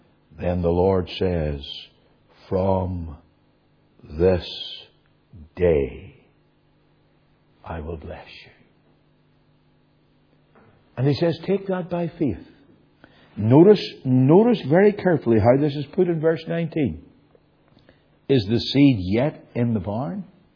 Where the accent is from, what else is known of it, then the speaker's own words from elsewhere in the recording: Northern Ireland, United Kingdom; accent: Ulster; now in South Carolina, United States; I am an Ulster man. You probably have gathered that by my accent. In South Carolina, they wonder why I haven't got the South Carolina drawl.